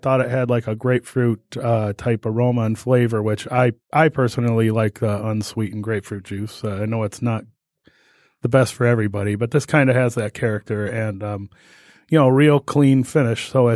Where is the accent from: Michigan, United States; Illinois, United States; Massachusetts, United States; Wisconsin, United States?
Michigan, United States; Detroit; I am definitely originally from the Southeast Michigan area. I was born in Detroit, actually raised in Detroit, and then moved out Dearborn Heights and got married.